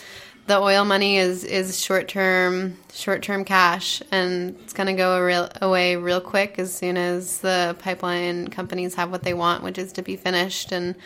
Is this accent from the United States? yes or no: yes; Washington, United States; I'm here from Washington State, and I'm here to stand in solidarity.